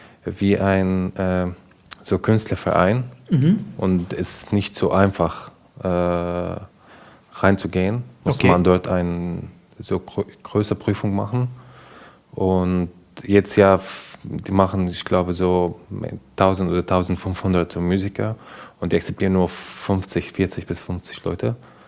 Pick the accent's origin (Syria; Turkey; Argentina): Syria; Damascus, Damascus Governorate; German is a second language; ich komme aus Damaskus, aus Syrien. Ich bin Musiker, ich komme aus so Musikerfamilie.